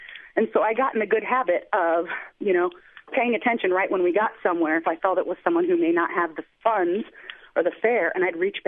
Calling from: Phoenix, Arizona, United States; I'm calling from Phoenix, but I drove cabs in an area called Flagstaff, which is in northern Arizona.

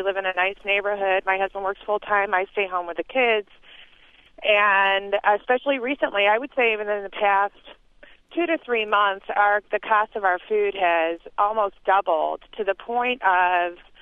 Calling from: Cleveland, Ohio, United States; Yeah, I'm calling from Cleveland.

